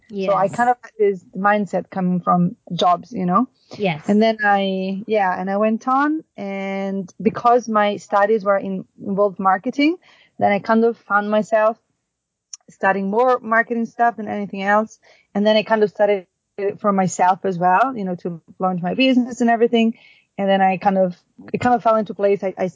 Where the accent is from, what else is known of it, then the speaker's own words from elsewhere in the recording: Italy; first language Italian; English is a second language; something in into English rather than into Italian, which is my native language, financial book